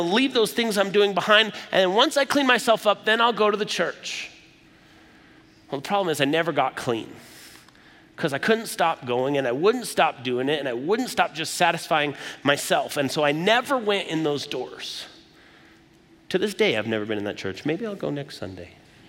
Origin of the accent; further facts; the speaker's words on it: United States; I'm a Christian, I'm an American.